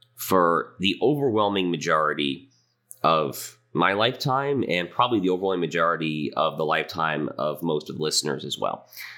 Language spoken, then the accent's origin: English; New York, United States; I grew up in the New York area.